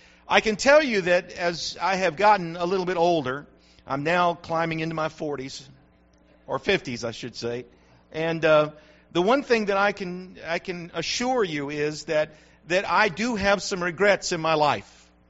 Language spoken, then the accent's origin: English; New Mexico, United States; now in North Carolina, United States; And if you know anything about me, you know I'm from New Mexico, and man, I grew up eating long green chilies from New Mexico. And so you get here to North Carolina